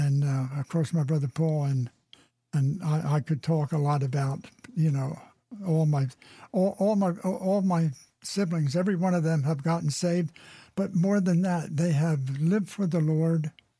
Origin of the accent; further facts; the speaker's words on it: Pennsylvania, United States; originally from Pennsylvania.